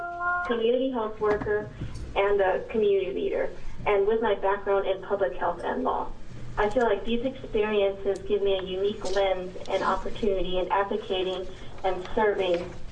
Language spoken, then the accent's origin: English; Salem, Oregon, United States; I am from Salem.